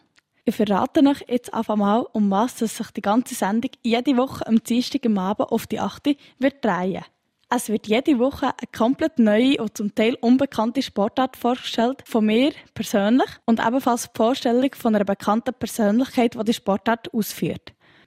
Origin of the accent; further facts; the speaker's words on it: Bönigen, Bern, Switzerland; Mein Heimatort ist auch Bönigen.